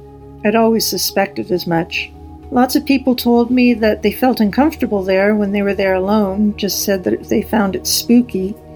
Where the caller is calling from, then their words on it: Vancouver, British Columbia, Canada; I'm calling from Vancouver, Canada.